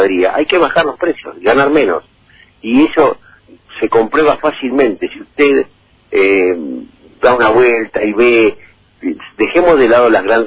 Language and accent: Spanish; Lomas de Zamora, Buenos Aires Province, Argentina; mire, yo soy de Loma de Zamora.